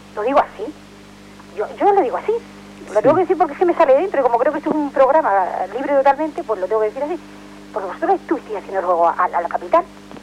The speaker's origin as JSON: {"language": "Spanish", "region": "Extremadura", "country": "Spain", "lives_now": "Murcia, Spain", "said": "Mira, nosotros somos de Extremadura, ¿eh? Y nosotros vivimos en Murcia."}